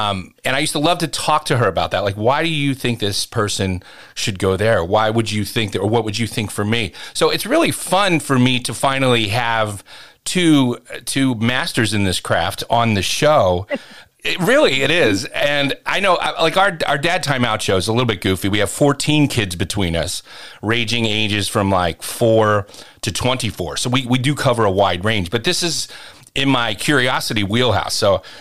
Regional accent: Pennsylvania, United States; I grew up in the Northeast. So, you know, suburban Philadelphia

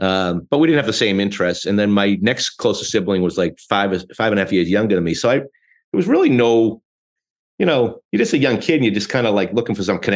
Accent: Boston, Massachusetts, United States; I'm the oldest of six, but at the time when we were growing up in Mattapan section of Boston, there were only three of us at the time, three or four of us.

